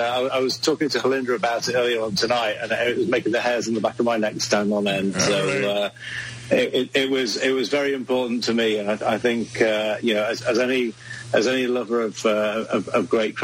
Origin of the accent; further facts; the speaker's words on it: United Kingdom; I came over with my family. I'm a Brit from the UK.